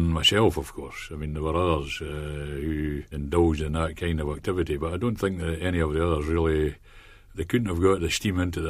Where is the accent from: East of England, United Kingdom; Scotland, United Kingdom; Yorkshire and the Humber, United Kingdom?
Scotland, United Kingdom; accent: Ayrshire; now in London, United Kingdom; I've been proud of my Ayrshire accent. It is an Ayrshire accent. I've lived in the London area now for 23 years, but I've defended it very well.